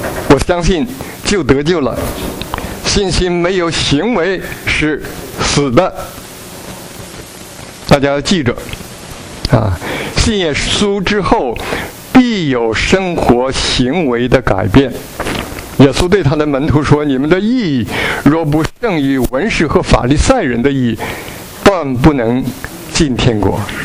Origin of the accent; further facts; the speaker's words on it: China; moved away; 我是从大陆来的，上个世纪五十年代的后期，在中国人的讲话里边